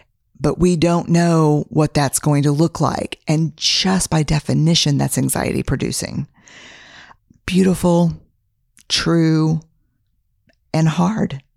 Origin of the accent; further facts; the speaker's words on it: Texas, United States; I'm a Texan, fifth generation.